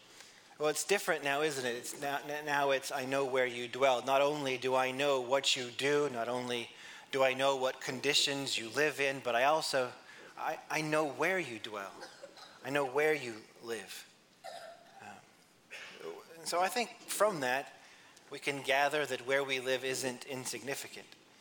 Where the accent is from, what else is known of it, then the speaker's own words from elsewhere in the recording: Great Falls, Montana, United States; Growing up in Great Falls, I didn't face the same sorts of challenges or the same sorts of even temptations that one who grew up in Butte might face.